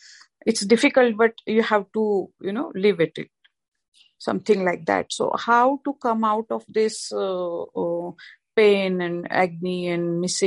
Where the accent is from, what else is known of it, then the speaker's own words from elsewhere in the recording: India; from India.